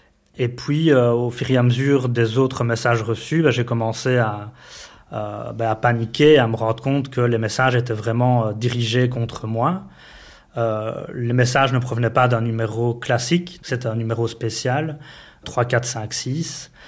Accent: Grâce-Hollogne, Wallonia, Belgium; J'ai grandi à Graisselogne, donc une commune proche de la ville de Liège.

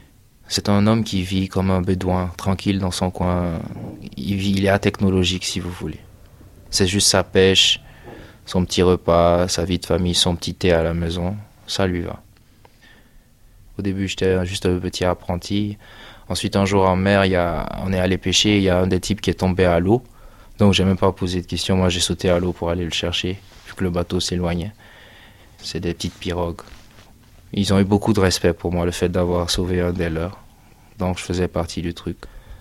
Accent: Guinea; J'ai parlé en soussou. Le soussou, c'est un peu la langue nationale dans le pays. La Guinée Kanana, je suis guinéen.

